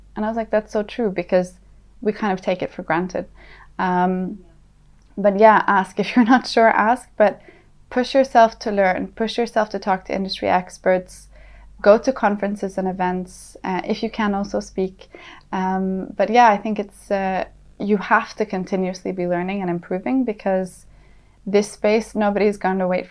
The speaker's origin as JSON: {"language": "English", "country": "Saudi Arabia", "tie": "born or raised there", "said": "Being born and raised in Saudi, I know really how much has changed there"}